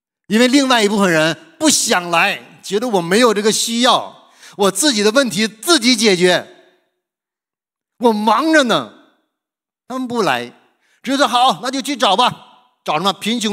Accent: China; 我们中国人最喜欢吃的，哇，什么上海菜、杭州菜，什么东北菜、北京菜，什么粤菜、湘菜

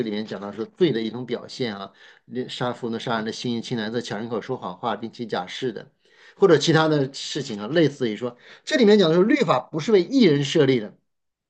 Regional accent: China; 以色列人比较重家谱啊，我们中国人呢其实也有家谱，但到我们这一代，我都不知道是不是已经传下来了啊。

